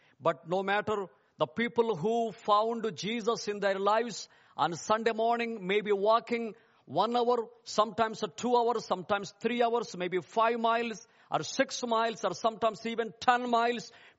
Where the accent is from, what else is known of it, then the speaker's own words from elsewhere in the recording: India; And I come from India, live in India full-time with my family